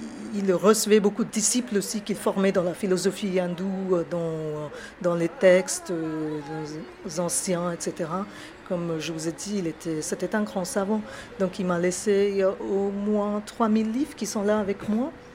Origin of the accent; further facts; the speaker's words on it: Mumbai, Maharashtra, India; grands-parents maternels sont venus à Bombay il y a 50 ans, je crois à peu près. Ma mère elle-même, elle est née à Bombay et moi également. On est resté à Bombay, mais très ancré dans notre culture du Sud